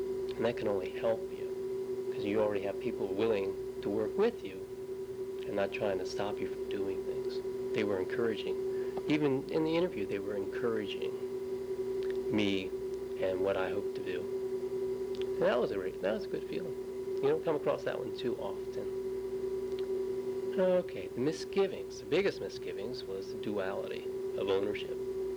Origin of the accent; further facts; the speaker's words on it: Maryland, United States; I grew up in Maryland, so it was pretty close to where I had grown up.